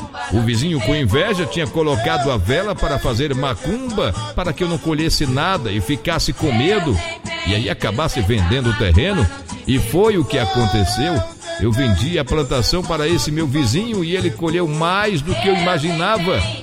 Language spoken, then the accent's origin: Portuguese; Brotas de Macaúbas, Bahia, Brazil; sou de Brotas de Macaúbas, na Bahia.